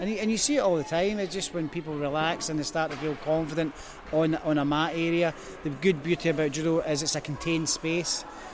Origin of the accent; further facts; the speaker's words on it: Glasgow, Scotland, United Kingdom; I am a Glaswegian, and I'm just back.